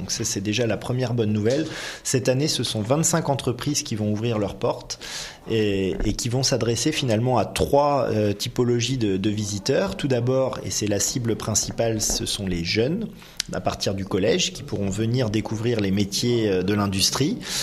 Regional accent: France; ça puisse être produit chez nous en France.

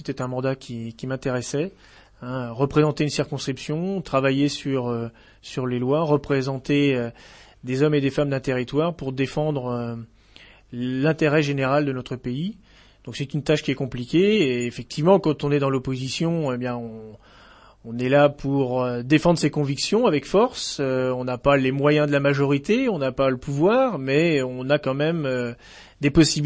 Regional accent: Château-Gontier, Pays de la Loire, France; born there; je suis né à Château-Gontier. J'habite à Château-Gontier avec ma famille.

